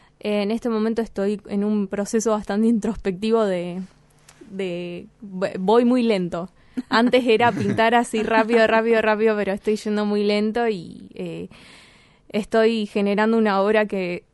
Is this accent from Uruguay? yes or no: no; Río Grande, Tierra del Fuego, Argentina; now in Rosario, Argentina; Bueno, yo soy de acá, de Río Grande, pero hace 10 años más o menos ya que vivo en Rosario.